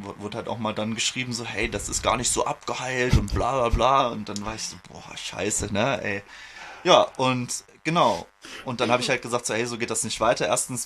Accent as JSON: {"language": "German", "town": "Bietigheim-Bissingen", "region": "Baden-Württemberg", "country": "Germany", "said": "ich komme aus Bietigheim-Bissingen, falls das Leuten ein Begriff ist."}